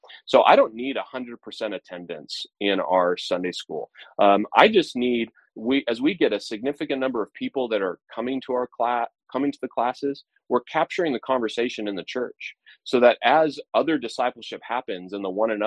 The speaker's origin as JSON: {"language": "English", "country": "United States", "said": "It marks me, the fact that the 4th of July means something to us, Independence Day, marks me as an American. That's who I am."}